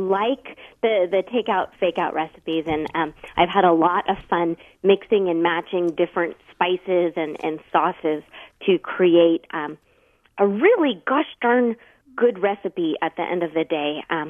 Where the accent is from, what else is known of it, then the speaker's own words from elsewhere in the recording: California, United States; I'm from California, Larry, and we're so full of ourselves, we think we lead everybody to everything.